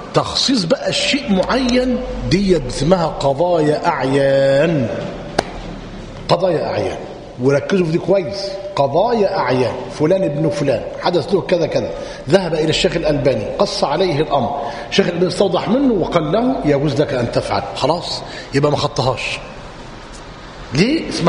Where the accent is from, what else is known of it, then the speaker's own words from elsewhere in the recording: Egypt; إحنا كده كمصريين